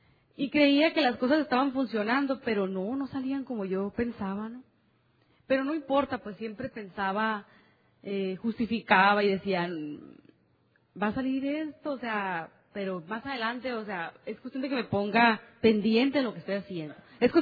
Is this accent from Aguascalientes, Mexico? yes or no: no; Hermosillo, Sonora, Mexico; soy de Hermosillo, Sonora.